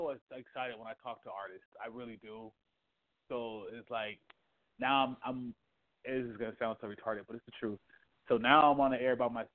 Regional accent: Las Vegas, Nevada, United States; Any particularly my hometown, Vegas.

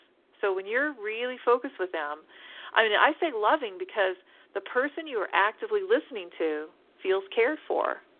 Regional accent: United States; I mean, look, I'm an American white woman who has lived in this current era of now

